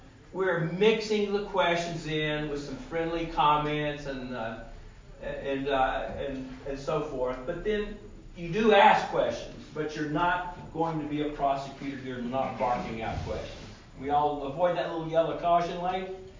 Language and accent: English; New Jersey, United States; born there; accent: southern; Usually they always tease me about my southern accent, but I was born in New Jersey. But I probably have to go to my family home in Georgia.